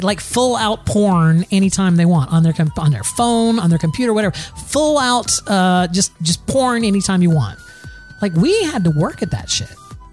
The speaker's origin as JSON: {"language": "English", "country": "Germany", "said": "I am from Germany. Well, we have mini sausages and drink the beer and do the oompas."}